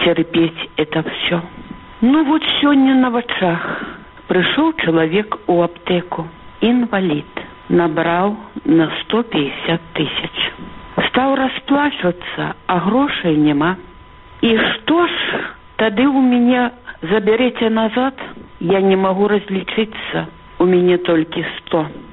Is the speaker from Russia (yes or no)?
no; Belarus; Мы все белорусы